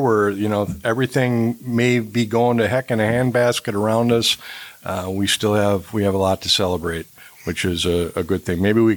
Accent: Milwaukee, Wisconsin, United States; also born or lived in Waukesha, Wisconsin / Northridge, California / Madison, Wisconsin / Middleton, Wisconsin; now in Prairie du Sac, United States; I've lived, born and raised in Milwaukee, so not too far from you down there in Chicago, and Waukesha, Wisconsin, and Northridge, California, and Madison, Wisconsin, Middleton, Wisconsin, and now in my wonderful old Prairie du Sac, so Wisconsin.

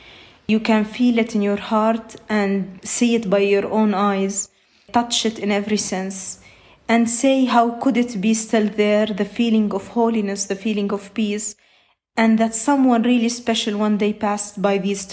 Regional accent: Bethlehem, West Bank, Palestine; I am from Bethlehem. I love my hometown

